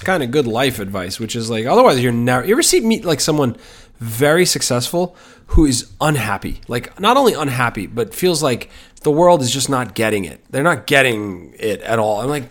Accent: New York City, New York, United States; I'm gonna say it as a New Yorker.

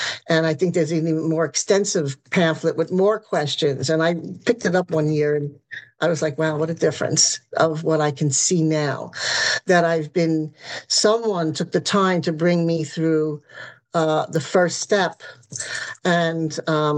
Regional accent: Brooklyn, New York, United States; I was born and raised in Brooklyn. And in 2008, it's actually 2006, I moved to Staten Island, which is just a hop, skip, and a jump over a bridge.

